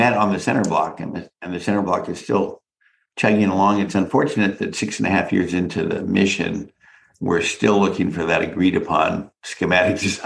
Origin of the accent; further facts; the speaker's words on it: United States; now in Canada; I mean, even though I'm still an American, I'm a permanent resident, and I do believe that it solved so many of the issues around basic lifestyle